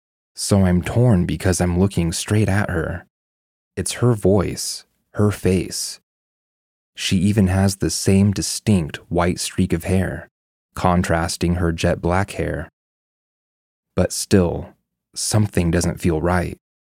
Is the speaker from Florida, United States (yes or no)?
yes; Miami, Florida, United States; I was born and raised in Miami to Honduran parents. Being Hispanic, spiritualism and religion sort of walk hand in hand for some. I grew up in an apartment building with a huge front yard.